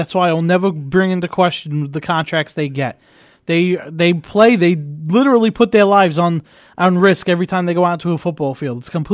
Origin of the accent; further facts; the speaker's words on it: New York City, New York, United States; I'm a New Yorker.